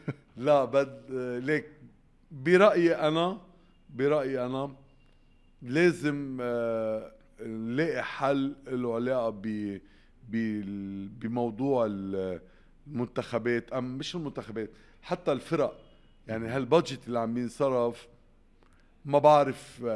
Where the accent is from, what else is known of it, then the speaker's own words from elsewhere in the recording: Lebanon; أنا من لبنان